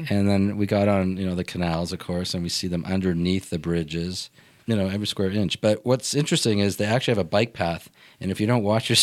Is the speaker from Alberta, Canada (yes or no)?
no; Toronto, Ontario, Canada; I grew up in Toronto